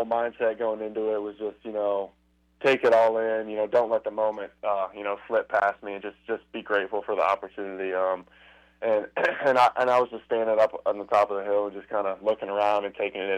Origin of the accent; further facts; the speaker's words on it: Indiana, United States; Man, I love it. Love the people there. Love the atmosphere. You know, definitely home for me.